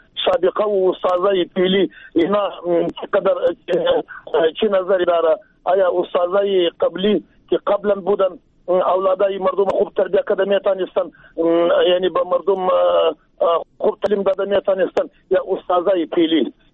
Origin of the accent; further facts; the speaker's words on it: Jowzjan, Afghanistan; ما قریش پشتون هستم از جوزیان.